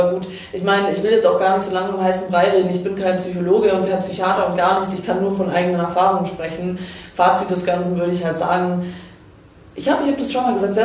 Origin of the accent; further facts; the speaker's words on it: Croatia; Ich bin Kroatin.